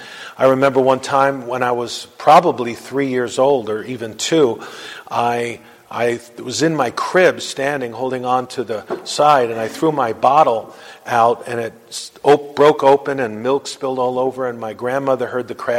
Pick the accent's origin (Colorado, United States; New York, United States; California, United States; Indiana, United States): New York, United States; New York City; I was born in New York City, Brooklyn, New York, on July 14th, 1955, into a conservative Jewish family. We lived in Coney Island, right next to the amusement park and boardwalk in New York City, so I grew up going on a lot of rides in Coney Island.